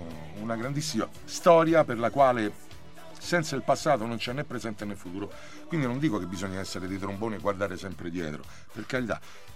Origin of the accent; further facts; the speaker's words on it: Rome, Lazio, Italy; siamo da romani amanti della cultura romana. Io mi sento arrabbiato e offeso perché mi sento che la mia città me la stanno portando via.